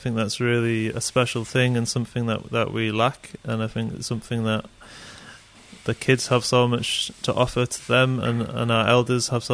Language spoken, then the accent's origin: English; United Kingdom; Yeah, I grew up in the UK.